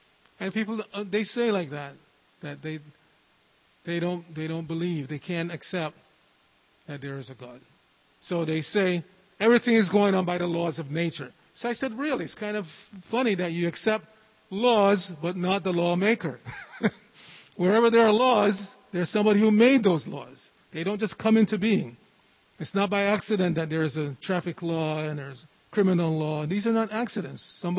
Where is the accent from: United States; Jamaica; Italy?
Jamaica; born there; he understood that I was born in Jamaica.